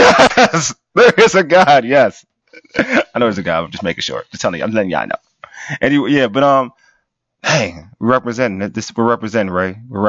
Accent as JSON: {"language": "English", "country": "Nigeria", "said": "I love saying that name because as a Nigerian, I love saying that name."}